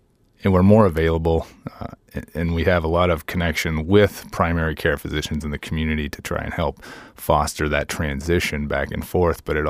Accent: Colorado, United States; So, I grew up in Colorado. I was a big Nordic skier.

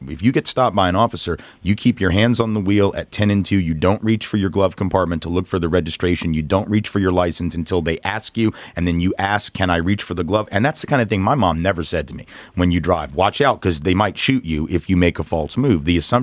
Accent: Nashville, Tennessee, United States; I grew up in Nashville and was actually, in public schools from 74 to 86.

